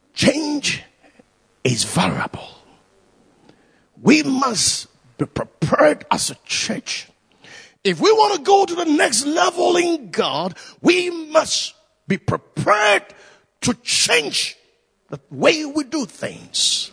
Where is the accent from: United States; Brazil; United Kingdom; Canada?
United Kingdom; England; We are British. We are not loud people.